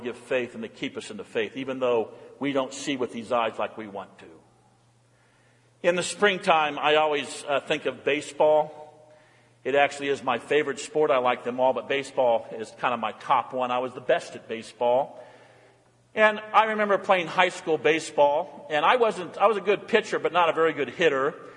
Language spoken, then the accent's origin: English; Indiana, United States; And he's from Indiana like I'm from Indiana.